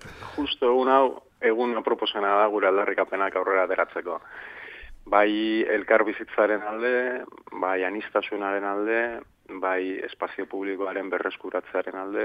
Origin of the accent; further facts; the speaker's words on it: San Sebastián, Basque Country, Spain; nire Donostikoa naiz